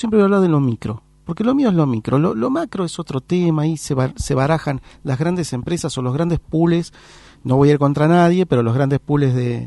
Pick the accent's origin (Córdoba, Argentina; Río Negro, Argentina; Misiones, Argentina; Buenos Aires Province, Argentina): Buenos Aires Province, Argentina; Pilar; vuelvo de nuevo de donde soy, de Pilar. Y en Pilar, hoy vos ves a la gente que está propiciando política